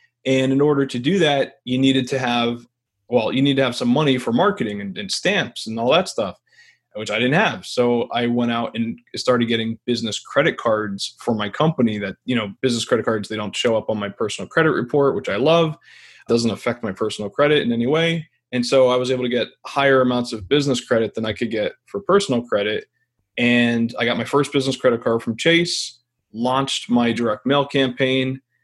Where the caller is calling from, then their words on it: New Jersey, United States; Well, calling in from New Jersey